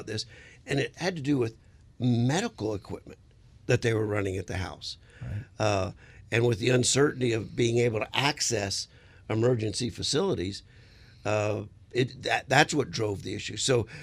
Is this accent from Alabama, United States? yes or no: no; Louisiana, United States; I'm originally from South Louisiana.